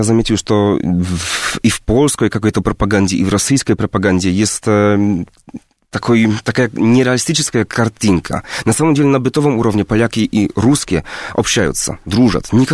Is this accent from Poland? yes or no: yes; Poland; Russian is a second language; никто как бы ничего плохого про то, что я из Польши, про то, что я поляк, не сказал